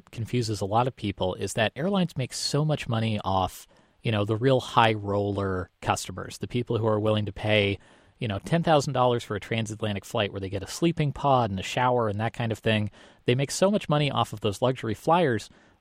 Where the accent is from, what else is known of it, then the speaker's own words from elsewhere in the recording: Canada; It's funny, I'm Canadian